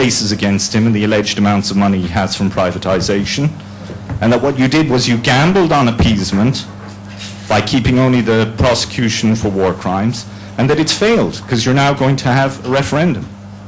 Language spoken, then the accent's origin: English; Ireland; I look at this as an Irish person who's worked in the region for the last 15 years on both sides of the camera.